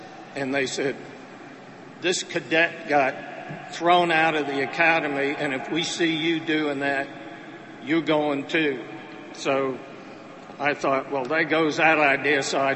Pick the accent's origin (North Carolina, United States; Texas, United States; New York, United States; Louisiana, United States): New York, United States; But anyhow, I grew up in New York, and by the time I was 15... I was from Long Island, but I worked in the city.